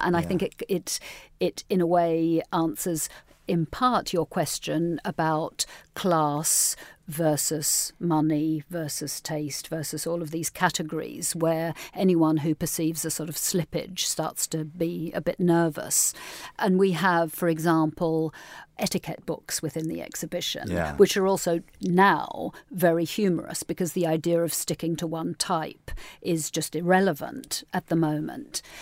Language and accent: English; Australia; but I can say it because I am Australian.